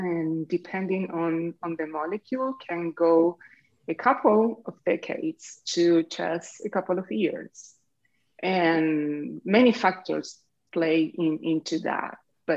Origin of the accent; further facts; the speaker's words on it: Argentina; because I'm originally from Argentina. And back home, one of my aunts, they own a pharmacy.